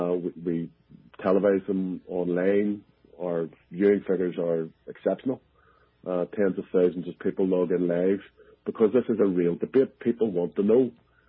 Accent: Belfast, Northern Ireland, United Kingdom; And we're not a northern entity, albeit I'm personally from Belfast.

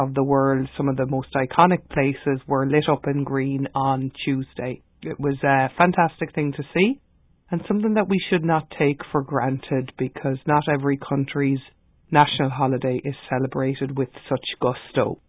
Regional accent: Ireland; moved away; as an Irish person living in the diaspora

